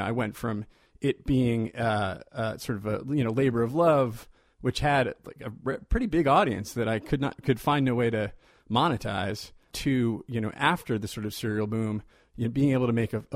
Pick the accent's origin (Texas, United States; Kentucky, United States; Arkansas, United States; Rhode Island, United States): Rhode Island, United States; Providence; now in Los Angeles, United States; I grew up in Providence. My folks are from Providence, and then I returned to spend my 20s in Providence. As Rhode Islanders know, there is a real sort of Rhode Island chauvinism that develops when you are from there.